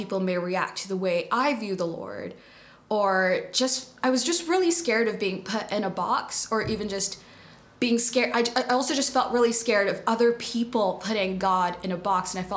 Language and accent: English; Dubai, United Arab Emirates; also born or lived in United States; now in Edinburgh, United Kingdom; I was born and raised in Dubai and I lived in the US for a few years.